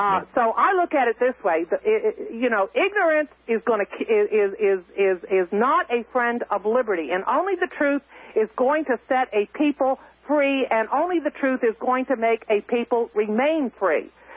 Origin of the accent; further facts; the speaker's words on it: Virginia, United States; And there's another saying that is in Texas, and I wasn't raised in Texas. I was raised in Virginia